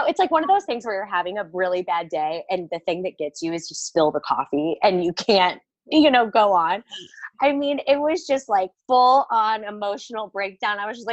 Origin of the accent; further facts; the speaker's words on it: Missouri, United States; But I grew up in a small town in Missouri, like south of St. Louis.